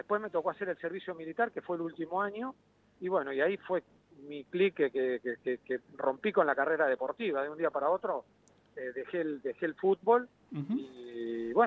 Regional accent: Saira, Córdoba, Argentina; also born or lived in Marcos Juárez; Yo nací en la provincia de Córdoba.

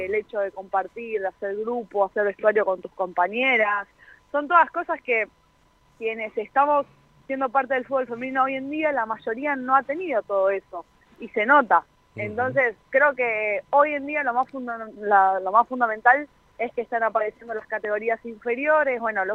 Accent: Rosario, Santa Fe, Argentina; yo hoy en día tengo 23 años y cuando era más chica, a los 14, 15, no había, yo soy de Rosario

